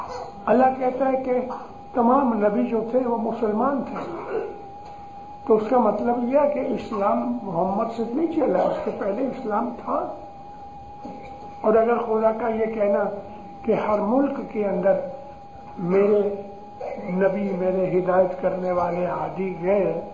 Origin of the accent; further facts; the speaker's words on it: Amritsar, Punjab, India; born there; آج میری خود 86 برس کی عمر ہو گئی, میں امرتسر پیدا ہوا ہوں, میں پنجاب ساری گھوما ہوں, پنجاب کو جانتا بھی ہوں.